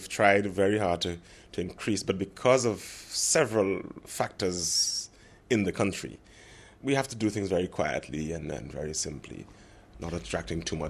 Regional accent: Kingston, Jamaica; I am from Kingston, Jamaica.

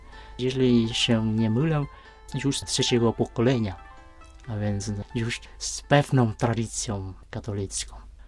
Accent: Vietnam; Polish is a second language; moved away as an adult; also born or lived in Tula, Russia; now in Poland; Wyjechałem z Wietnamu w 1989 roku. I to wyjechałem nie do Polski, ale do Rosji na wyższe studia. Do miasta Tuły, mniej więcej 200 km na południe od Moskwy.

